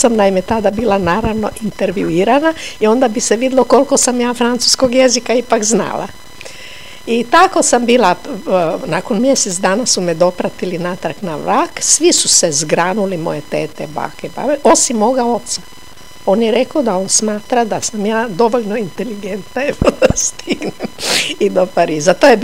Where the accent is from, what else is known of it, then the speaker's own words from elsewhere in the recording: Gospić, Lika-Senj County, Croatia; born there; Ja sam rođena u Gospiću, jer su moji tada živjeli, moja mama u Karlobagu, kada se, a Gospić je bila bolnica. I tata je poslije iz Karlobaga bio premešten u jedan zaselak odmah kod Gospića koji se zove Trnovac